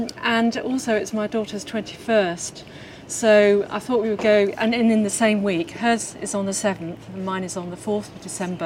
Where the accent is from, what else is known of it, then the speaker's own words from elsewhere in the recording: California, United States; I met a load of my family, some from the UK and some from from Jersey, and we're from California, so we all met in the middle, as it were.